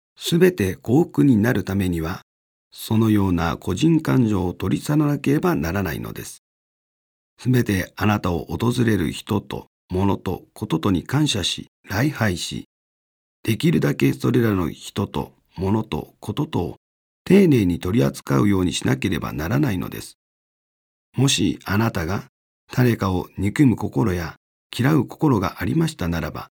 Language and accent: Japanese; Iwakuni, Yamaguchi, Japan; そこで私は同じ山口県岩国出身の親友と出会いました。